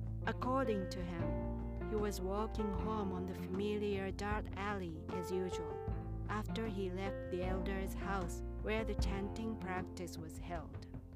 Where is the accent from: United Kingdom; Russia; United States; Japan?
Japan; Kyoto; When I lived in my hometown as a child, my grandparents and my parents are busy as farmers. Everybody in my family worked as a farmer, as farmers. And I lived in a rural area of Kyoto, and my house stood in a small old hamlet.